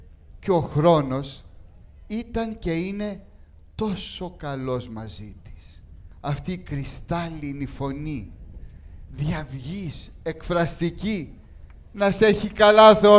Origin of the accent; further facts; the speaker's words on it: Crete, Greece; Στην Κρήτη, που είναι η πατρίδα μου